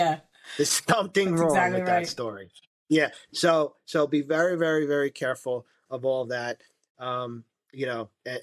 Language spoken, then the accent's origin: English; United States; And then not just because I'm Italian American, but I do want to go back to Italy.